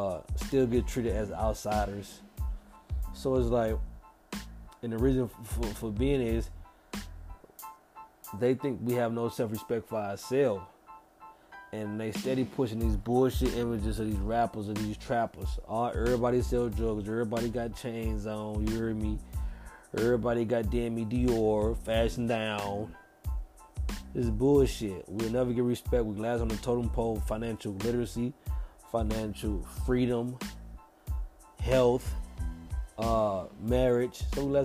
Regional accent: St. Louis, Missouri, United States; I'm from St. Louis.

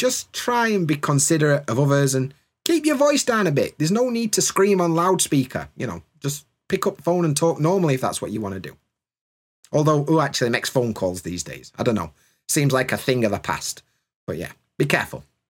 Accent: United Kingdom; As a British person, it comes across proper rude.

